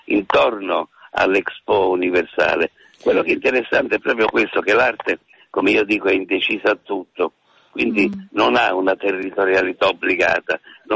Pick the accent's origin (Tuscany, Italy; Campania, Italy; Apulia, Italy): Campania, Italy; Naples; ed essendo napoletano mi è venuto facile.